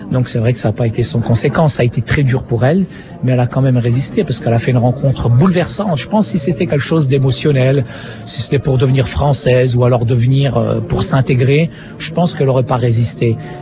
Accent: Morocco; au Maroc, il y a une forte communauté marocaine chrétienne encore aujourd'hui. Je pense que la même histoire aurait pu m'arriver aussi dans mon pays d'origine

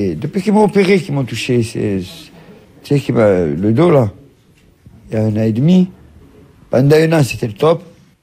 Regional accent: France; born there; Je suis né en France, je suis français.

